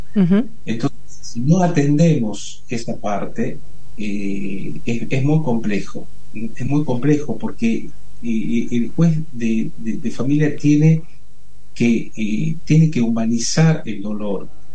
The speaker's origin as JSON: {"language": "Spanish", "region": "Tucumán", "country": "Argentina", "tie": "born or raised there", "said": "Nací acá en Tucumán, hice todos mis estudios, tanto primarios como secundarios y universitarios"}